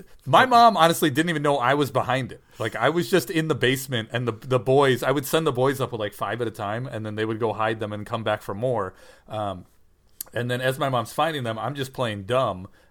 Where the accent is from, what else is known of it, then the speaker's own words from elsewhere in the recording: United States; I know that because I'm American, I think that the world revolves around our country